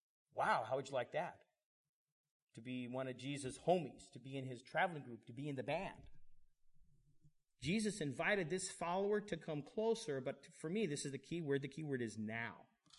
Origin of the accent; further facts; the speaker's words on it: Denver, Colorado, United States; when I was growing up in Denver, there were a lot of guys in the seminary where I was in school.